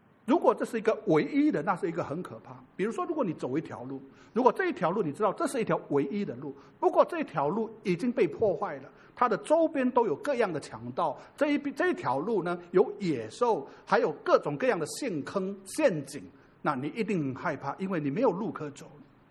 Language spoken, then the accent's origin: Chinese; Indonesia; 我小时候在印尼，我常常跟我的父亲出海